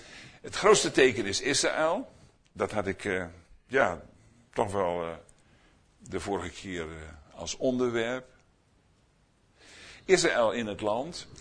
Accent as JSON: {"language": "Dutch", "country": "Netherlands", "said": "Nu ja, nu gaan we natuurlijk rekenen, want daar zijn we Hollanders voor."}